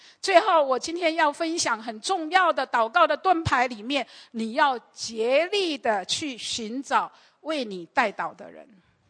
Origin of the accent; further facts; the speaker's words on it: Taiwan; 我的父母就是我们台湾人说的老 coco LKK 的